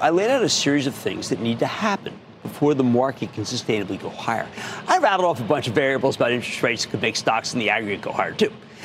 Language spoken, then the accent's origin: English; Pennsylvania, United States; I'm going to Keith, my home state of Pennsylvania.